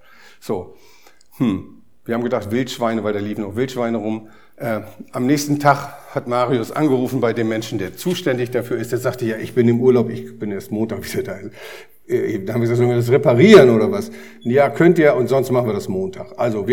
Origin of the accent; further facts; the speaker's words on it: Germany; Wir haben uns entschieden, einmal nachzugucken, ne? So sind wir, Deutsche, ne?